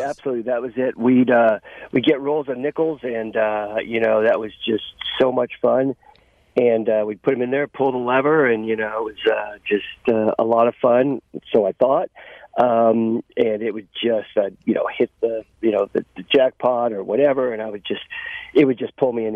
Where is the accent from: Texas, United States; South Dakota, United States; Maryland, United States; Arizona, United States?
Texas, United States; and I grew up in Texas, right? So back then we didn't have, gambling wasn't legal.